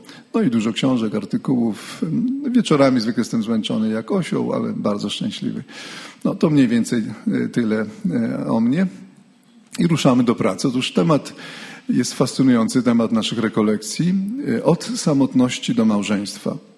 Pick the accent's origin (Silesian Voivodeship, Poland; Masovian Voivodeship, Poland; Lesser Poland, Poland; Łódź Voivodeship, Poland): Masovian Voivodeship, Poland; Radom; To moje rodzinne miasto Radom.